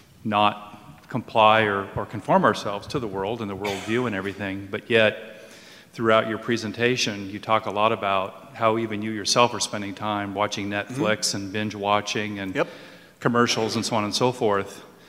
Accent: St. Louis, Missouri, United States; St. Louis, Missouri.

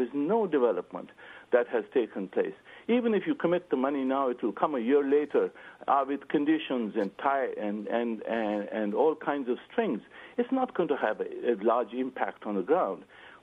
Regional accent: Pakistan; I'm from Pakistan, and she's not.

